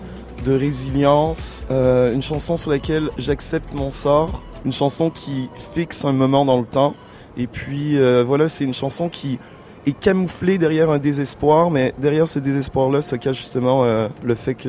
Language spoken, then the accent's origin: French; Quebec, Canada; also born or lived in Senegal; Moi, je suis né au Sénégal. Ouais. J'y ai passé... quelques années, jusqu'à l'âge de 4 ou 5 ans, j'ai été adopté par deux Québécois, mes parents.